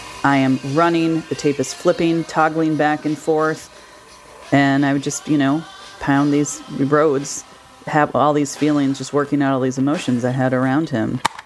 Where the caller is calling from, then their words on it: Ann Arbor, Michigan, United States; I'm calling from Ann Arbor, Michigan.